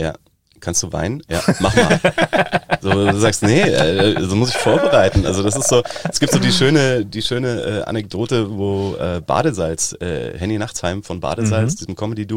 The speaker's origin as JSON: {"language": "German", "region": "Bavaria", "country": "Germany", "tie": "born or raised there", "accent": "Bavarian"}